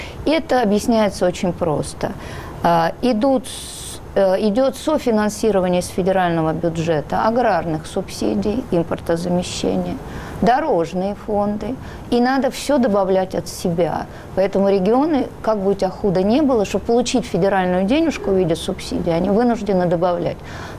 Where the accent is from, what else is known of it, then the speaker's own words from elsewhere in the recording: Moscow, Russia; главный налог в Москве сейчас НДФЛ – это мы, москвичи, с нашими зарплатами